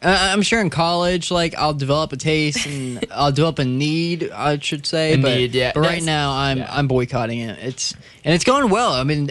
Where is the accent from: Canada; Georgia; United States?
Georgia; English is a second language; English is not my language. It's not my original language. I'm from Georgia.